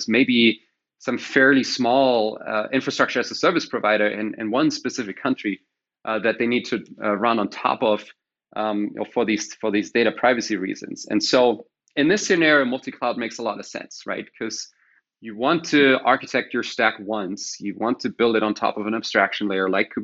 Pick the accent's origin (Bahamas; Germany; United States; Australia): Germany; English is a second language; we grew up in Germany in the same town.